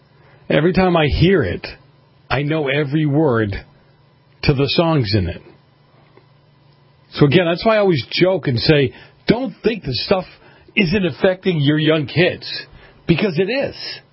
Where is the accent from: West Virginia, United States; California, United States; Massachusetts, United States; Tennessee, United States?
Massachusetts, United States; moved away; the Massachusetts College of Arts and Design is set. I love these stories because it's my home state. It keeps proving to me that I was right in leaving.